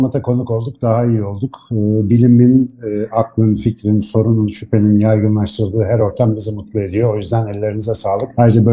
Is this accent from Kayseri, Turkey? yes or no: no; Ankara, Turkey; Ankaralıyım. Üniversitede biyoloji okudum.